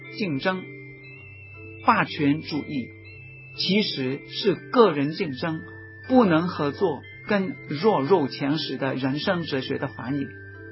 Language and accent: Chinese; Dongguan, Guangdong, China; 我是东莞人，我记得1970年代，当我到东莞的时候，尤其是到我的家乡道教太平，尤其是道教，那根本是差不多是荒地一片，没有什么公路